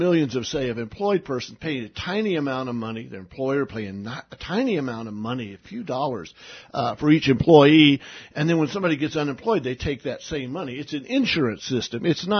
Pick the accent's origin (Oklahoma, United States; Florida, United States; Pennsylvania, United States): Oklahoma, United States; when I was growing up in Oklahoma, folks, I can't think of a self-respecting hunter that would want any of this legislation.